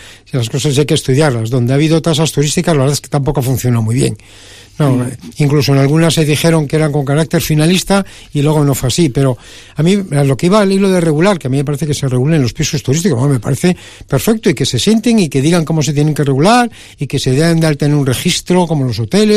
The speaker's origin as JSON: {"language": "Spanish", "town": "Laredo", "region": "Cantabria", "country": "Spain", "tie": "born or raised there", "said": "Vamos, yo soy de Laredo y lo he vivido. Estaba ahí en Laredo, en mi pueblo, y lo he vivido."}